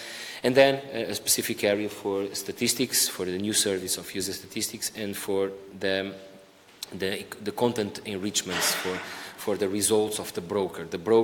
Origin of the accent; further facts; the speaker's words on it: Portugal; I come from the University of Minho, from Portugal.